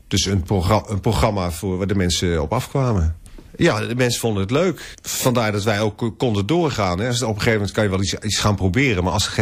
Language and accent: Dutch; Utrecht, Netherlands; born there; Dus, maar ik vond dat heel leuk, omdat Utrecht altijd met bijnamen werkt, weet je wel. Dat is wel typisch Utrecht, denk ik.